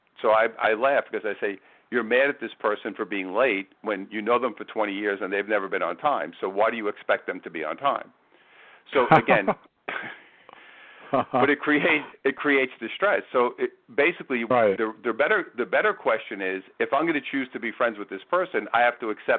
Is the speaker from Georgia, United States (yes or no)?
no; New York, United States; Because, you know, when you go into the world of selling, and especially being a New Yorker, you know, it was hardcore.